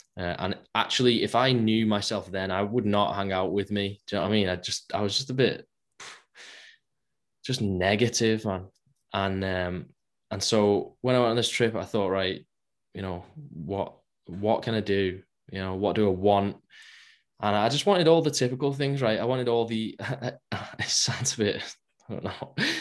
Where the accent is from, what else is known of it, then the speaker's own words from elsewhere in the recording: Runcorn, North West England, United Kingdom; And so I had been training at my hometown gym in Runcorn with a few lads, my brother and a few lads that I went to school with.